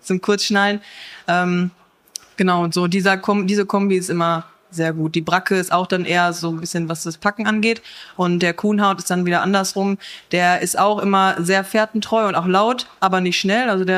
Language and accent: German; Paderborn, North Rhine-Westphalia, Germany; Ja, ich bin 25 Jahre alt. Ich komme aus Paderborn, also hier nicht weit von Dortmund.